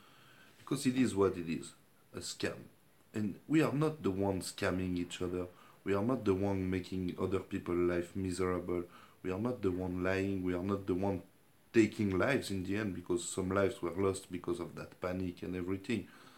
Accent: Geneva, Switzerland; English is a second language; from Geneva, Switzerland

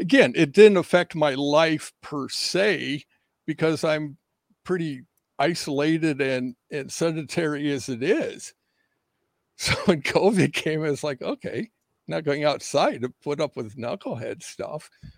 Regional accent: Chicago, Illinois, United States; He's from Chicago. I'm from Chicago.

